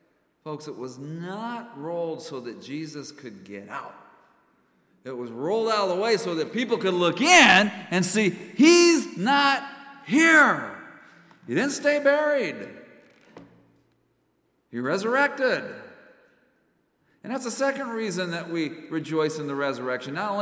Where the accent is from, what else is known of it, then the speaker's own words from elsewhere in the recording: Phoenix, Arizona, United States; Actually, where I grew up in Phoenix, sunrise services are really popular because the weather is so pleasant.